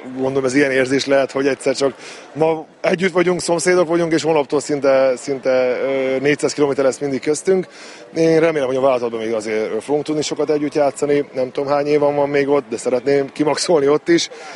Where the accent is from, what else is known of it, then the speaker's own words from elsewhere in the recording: Szeged, Csongrád-Csanád, Hungary; szegediek vagyunk, itt születik a gyerekeim